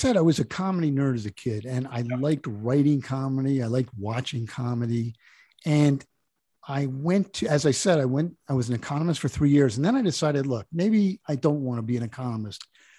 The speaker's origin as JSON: {"language": "English", "region": "New Jersey", "country": "United States", "tie": "born or raised there", "said": "It was great growing up on the Jersey Shore, and I stayed pretty close to home. I went to school in Philadelphia, spent a year at University of Michigan, and then I went to work in Washington"}